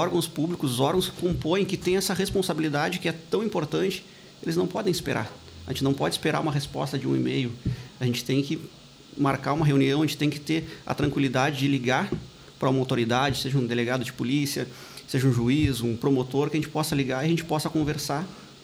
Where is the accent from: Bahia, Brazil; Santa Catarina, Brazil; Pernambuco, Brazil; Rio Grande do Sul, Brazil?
Rio Grande do Sul, Brazil; São Lourenço do Sul; also born or lived in Pelotas; Eu sou natural de Pelotas, mas também boa parte da minha infância eu me criei aqui na cidade de São Lourenço do Sul.